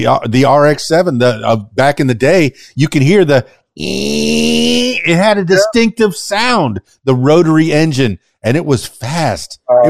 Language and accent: English; Florida, United States; Yeah, I remember growing up in the Everglades, we played BB guns.